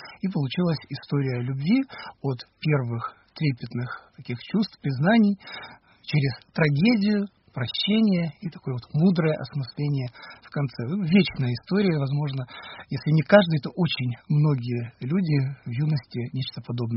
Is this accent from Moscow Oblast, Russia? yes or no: no; Irkutsk, Irkutsk Oblast, Russia; born there; Я родился здесь, в Иркутске, да. Но папа мой, поскольку румын по национальности, он мне и подарил и румынскую фамилию, и румынское имя